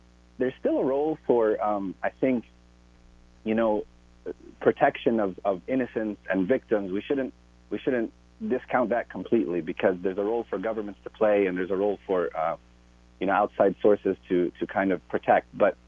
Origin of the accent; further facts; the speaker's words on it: Chicago, Illinois, United States; born there; Yeah, I am. I was born in Chicago.